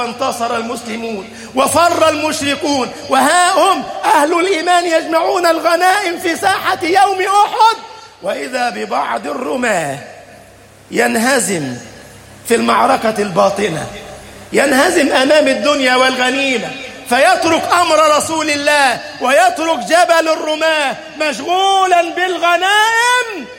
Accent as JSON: {"language": "Arabic", "country": "Egypt", "said": "اجعل بلدنا مصر أمنا أمانا، سخاء رخاء"}